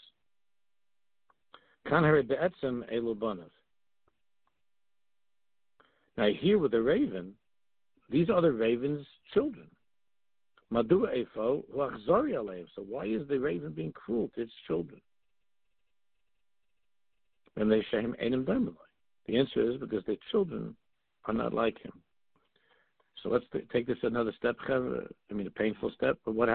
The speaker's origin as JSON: {"language": "English", "country": "Israel", "said": "I'm from Eretz Yisrael, and this person's from Canada."}